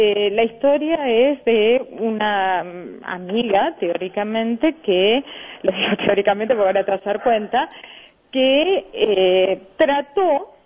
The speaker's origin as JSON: {"language": "Spanish", "town": "Quilmes", "region": "Buenos Aires Province", "country": "Argentina", "said": "yo soy de Quilmes, y Quilmes, si bien es una ciudad grande, nos conocemos mucho acá y casi todos, la verdad."}